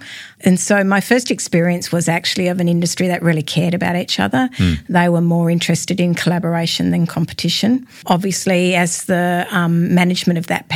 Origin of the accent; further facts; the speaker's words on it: Launceston, Tasmania, Australia; Yeah, I typify that kind of Tasmanian. I was born and bred here in Launceston, where we are today. I grew up on the Tama River